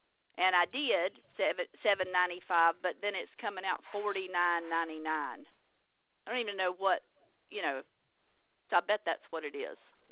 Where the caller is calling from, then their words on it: North Carolina, United States; Hey, I'm calling from North Carolina